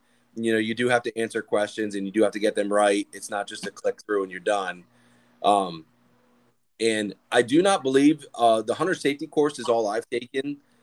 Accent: Pennsylvania, United States; Unfortunately, I hate to say it because I'm from Pennsylvania.

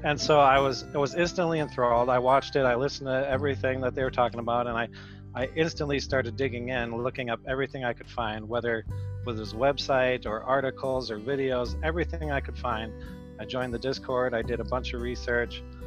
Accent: Milwaukee, Wisconsin, United States; I'm from Milwaukee, Wisconsin, so, brew town, beer city.

